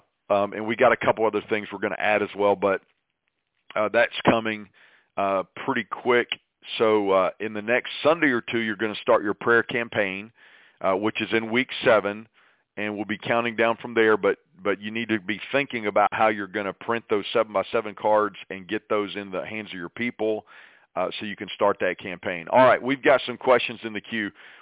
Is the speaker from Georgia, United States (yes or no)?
yes; Comer, Georgia, United States; And I'm from Comer.